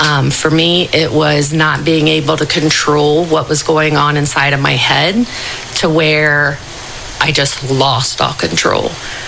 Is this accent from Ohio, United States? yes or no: yes; Ohio, United States; I'm from Dark County.